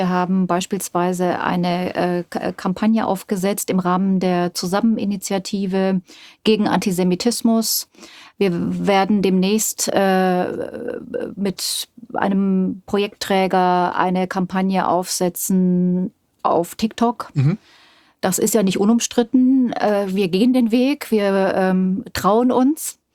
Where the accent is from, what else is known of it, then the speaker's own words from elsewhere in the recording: Bavaria, Germany; ich bin in Bayern groß geworden